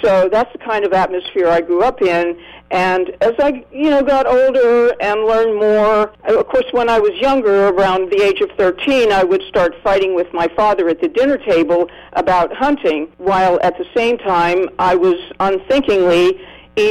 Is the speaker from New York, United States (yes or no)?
no; Altoona, Pennsylvania, United States; I grew up in Altoona, Pennsylvania. When I grew up, Altoona was still a railroad town.